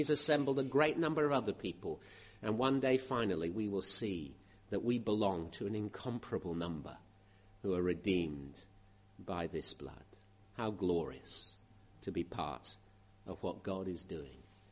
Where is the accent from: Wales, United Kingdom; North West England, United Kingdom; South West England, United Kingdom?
South West England, United Kingdom; Bath; I'm from Bath. You're probably from all sorts of other places.